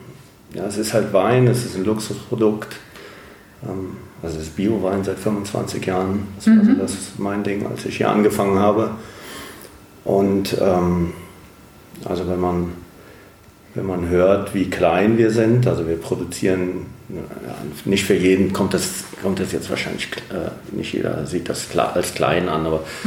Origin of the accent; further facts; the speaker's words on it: Neuss, North Rhine-Westphalia, Germany; born there; Also, muss ich jetzt sagen, wo ich geboren bin? Das ist in Neuss am Rhein.